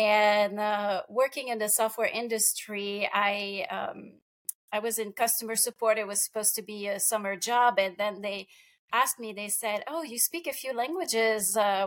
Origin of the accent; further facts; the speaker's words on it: Quebec, Canada; English is a second language; Growing up in Quebec and coming from a small region and where nobody speaks English, well, at least at the time, I was passionate about language.